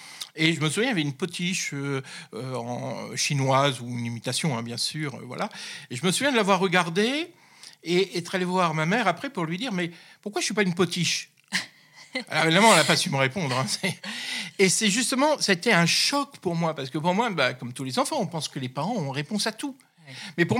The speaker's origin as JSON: {"language": "French", "region": "Hauts-de-France", "country": "France", "said": "Alors, je suis issu du Nord, je suis un ch'ti, comme on dit."}